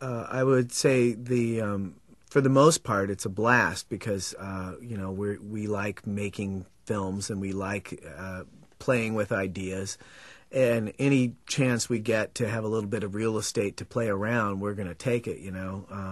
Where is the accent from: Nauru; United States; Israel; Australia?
United States; Oregon; Yeah, I grew up in Oregon, so I actually knew that the clown that Krusty was very loosely based on.